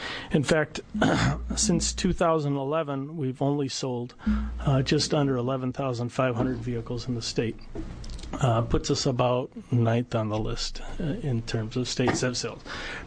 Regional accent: Detroit, Michigan, United States; I'm also an engineer. I come from Detroit

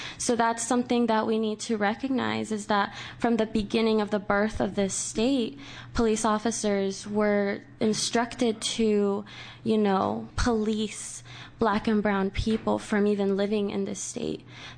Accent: Arizona, United States; now in Eugene, United States; I was raised in Arizona, so I've lived in a state that basically approved of racially profiling primarily immigrant communities under SB 1070

